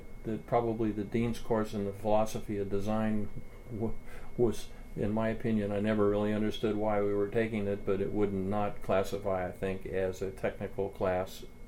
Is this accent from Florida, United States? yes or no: yes; Miami, Florida, United States; born there; The short version is that I was born in Miami in 1941.